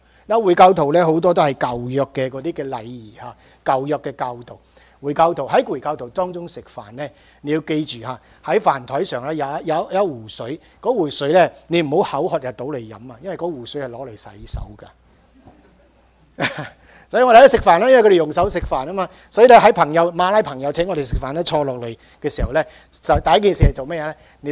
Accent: California, United States; 跟住我哋加州人好唔惯啊嘛，系一种尊敬嚟噶

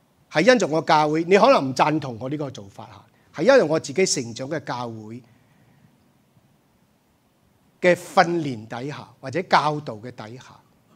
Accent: China; 这个善事不是我们中国人理解的善事

